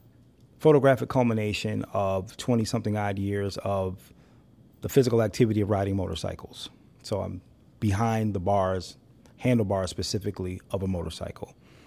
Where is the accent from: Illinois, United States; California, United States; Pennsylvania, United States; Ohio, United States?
Illinois, United States; Rockford; I grew up in Rockford, Illinois, less than a mile from the oldest family-owned Harley-Davidson dealership in the world.